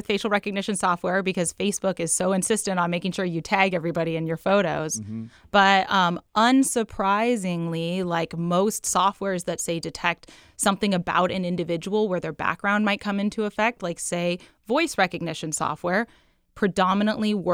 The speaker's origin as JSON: {"language": "English", "region": "Washington", "country": "United States", "tie": "born or raised there", "said": "you know, for me growing up on the East Side, Capitol Hill was like Mecca."}